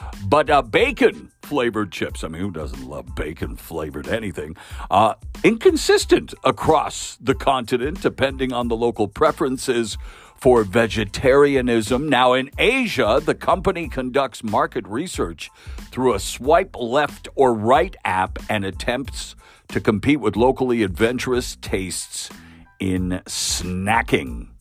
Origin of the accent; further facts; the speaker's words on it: Abbotsford, British Columbia, Canada; in my hometown of Abbotsford, British Columbia